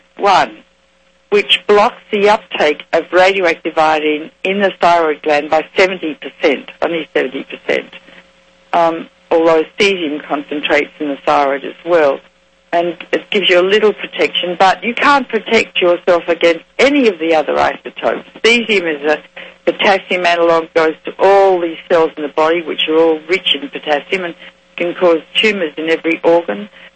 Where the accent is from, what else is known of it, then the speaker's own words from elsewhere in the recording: Australia; because I'm Australian, so you've got to be able to laugh or you're going to cry.